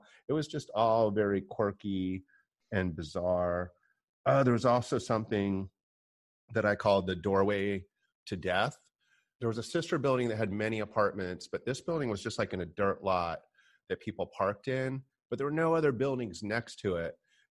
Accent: Florida, United States; born or raised there

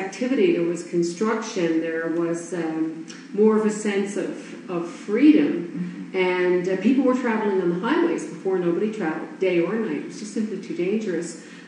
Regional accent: Newfoundland and Labrador, Canada; I mean, I'm a kid from Newfoundland, what did I know, right?

